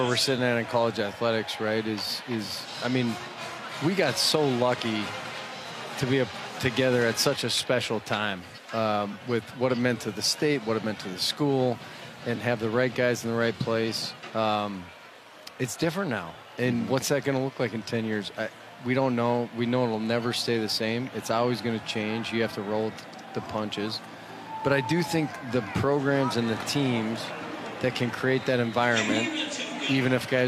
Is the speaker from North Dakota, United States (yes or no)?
yes; North Dakota, United States; I'm some kid from North Dakota. I didn't really know I belonged